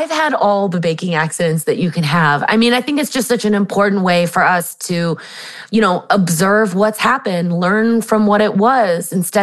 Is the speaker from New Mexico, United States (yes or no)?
no; San Diego, California, United States; Yeah, I grew up in San Diego, California. Both of my parents teach at UC San Diego.